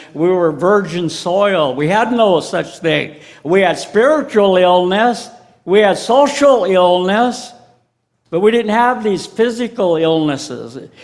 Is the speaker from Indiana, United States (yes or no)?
no; Washington, United States; I am from the Snoqualmie, the Duwamish, the Tlalum, the Skagit, the Lummi, the Saanich, the Nooksack tribes.